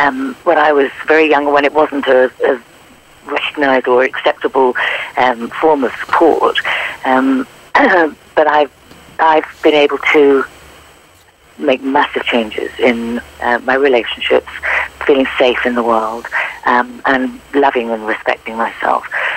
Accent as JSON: {"language": "English", "region": "England", "country": "United Kingdom", "tie": "born there", "said": "Well, I was born in England, as you can hear from my accent, I'm sure, and we're a very large family, six children"}